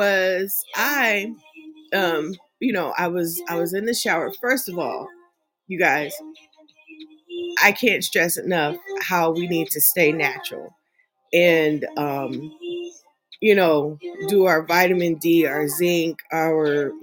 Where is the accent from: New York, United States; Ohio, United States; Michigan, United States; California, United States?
California, United States; So I'm from California and we had Kaiser.